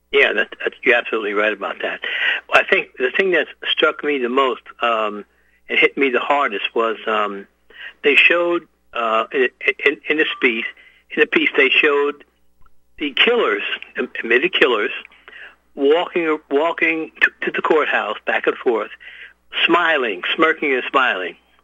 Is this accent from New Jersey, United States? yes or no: yes; Newark, New Jersey, United States; I'm a tough guy. I was born and raised in Newark.